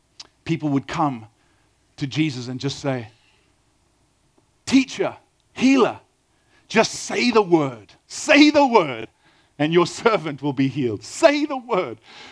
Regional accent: Durban, KwaZulu-Natal, South Africa; I grew up in Durban, you know

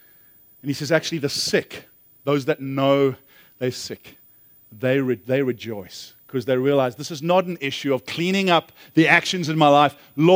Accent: South Africa; I came from South Africa where KFC's banner was finger licking good.

